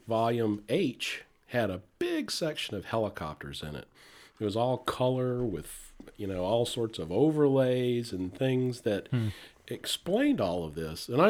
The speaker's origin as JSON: {"language": "English", "town": "Baton Rouge", "region": "Louisiana", "country": "United States", "said": "I'm originally from Baton Rouge."}